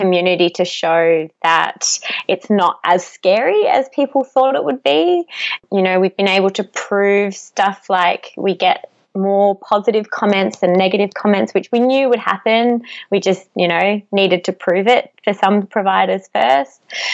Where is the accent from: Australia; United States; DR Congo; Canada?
Australia; Sydney, New South Wales; now in Melbourne, Australia; So moved to Melbourne because I'm originally from Sydney